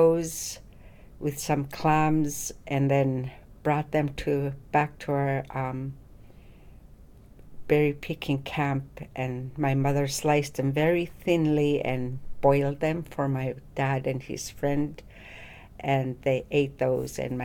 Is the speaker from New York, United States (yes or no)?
no; Nunamiqua, Alaska, United States; also born or lived in Bethel; I was born in Bethel, raised in Nunamiqua, a small village, tundra village, on the coast of Yukon Delta.